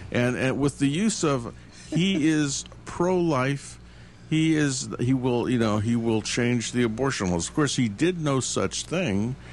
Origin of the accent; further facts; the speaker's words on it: California, United States; I'm from California. So I was really happy to see all these Mexicans move into the area, because it made me feel like California.